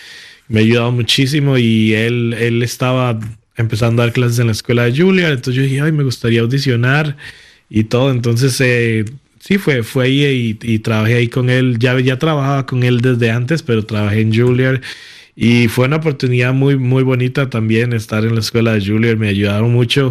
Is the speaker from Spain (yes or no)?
no; Costa Rica; moved away; Fue la primera vez que salí de Costa Rica en toda mi vida. Yo vengo de un barrio pequeño y todo.